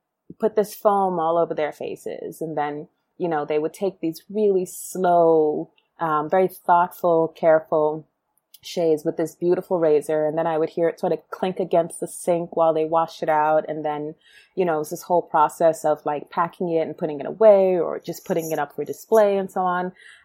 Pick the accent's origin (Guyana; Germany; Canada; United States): Guyana; when I was growing up in Guyana, my uncles used to use this type of razor.